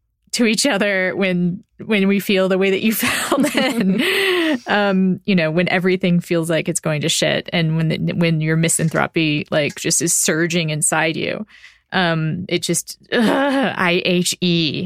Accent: Austin, Texas, United States; I'm from Austin, though. Yeah. So Austin is of course a little bit of a place.

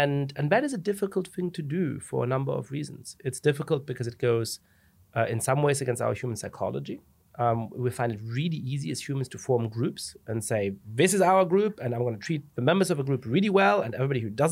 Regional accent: Germany; moved away as an adult; also born or lived in England; now in United States; I ended up growing up in Germany, which is obviously an interesting kind of constellation. And then went to college in England, lived a little bit in Italy and in France, and I've been living in the United States now for quite a while. I became a citizen about 5 years ago.

